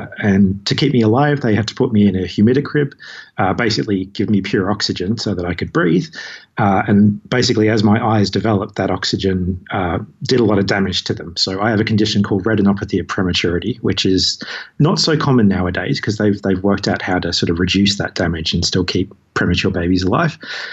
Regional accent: Australia; I grew up in Australia, so we have really clear skies

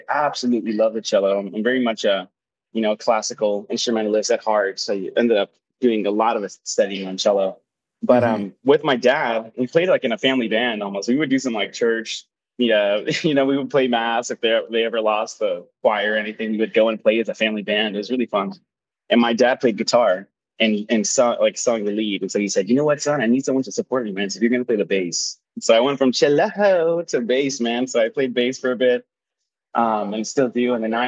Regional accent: Texas, United States; 15-minute drive from the border of Mexico, is truly, truly a beautiful place, wonderful people, and yeah, my hometown.

